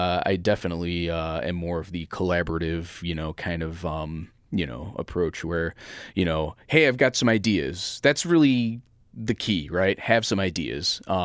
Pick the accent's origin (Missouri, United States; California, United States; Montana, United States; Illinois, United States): Illinois, United States; Chicago; Started producing radio here in Chicago. I've gotten very lucky. I haven't had to move. This is my hometown. I haven't had to move.